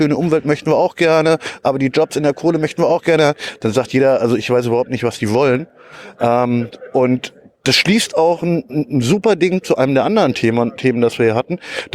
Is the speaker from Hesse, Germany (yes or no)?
yes; Hesse, Germany; in meiner Heimat in Hessen